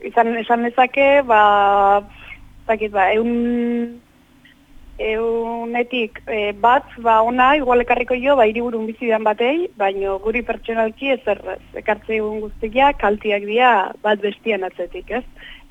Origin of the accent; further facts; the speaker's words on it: Basque Country, Spain; Bereziki Tolosaldekoa naiz